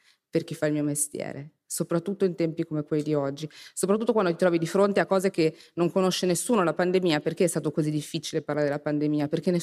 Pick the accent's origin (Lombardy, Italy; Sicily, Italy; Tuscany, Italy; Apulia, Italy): Tuscany, Italy; Florence; Io vengo da Firenze, quindi mi piace col campanilismo dei toscani fare un po' di citazioni di casa mia.